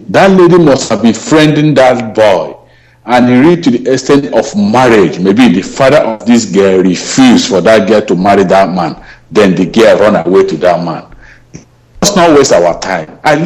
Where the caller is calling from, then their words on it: Dallas, Texas, United States; I'm calling from Dallas, Texas, United States.